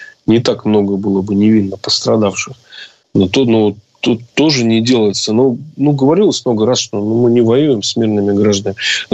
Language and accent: Russian; Donetsk, Donetsk Oblast, Ukraine; Я вот из Донецка, да, могу сказать жителям Белгорода, крепитесь, стиснуть зубы.